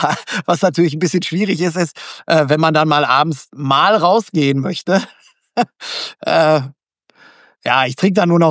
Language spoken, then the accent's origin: German; Gelsenkirchen, North Rhine-Westphalia, Germany; Ich bin gebürtiger Gelsenkirchener. Also ich wohne in einer Region, die... Also es ist mit Sicherheit nicht einfach, in Gelsenkirchen zu wohnen.